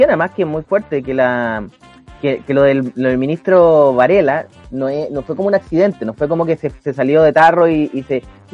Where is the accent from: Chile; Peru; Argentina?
Chile; con eso ya nosotros como chilenos tenemos que toda la vida aguantar su estupidez.